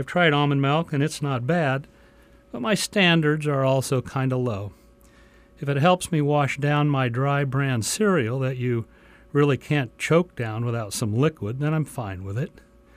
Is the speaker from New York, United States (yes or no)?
no; Fortuna, California, United States; remembering the way things used to be growing up in Fortuna some 60 years ago